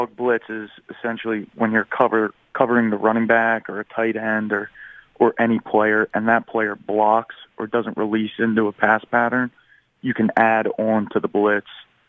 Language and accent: English; East Coast, United States; I'm from the East Coast, about 2 hours from D.C., so kind of felt like I was back around home.